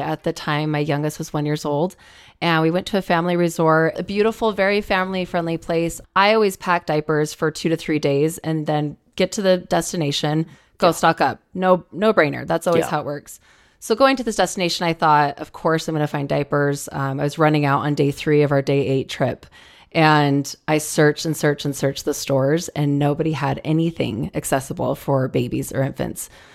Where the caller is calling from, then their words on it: Salt Lake City, Utah, United States; I'm calling from Salt Lake City, Utah.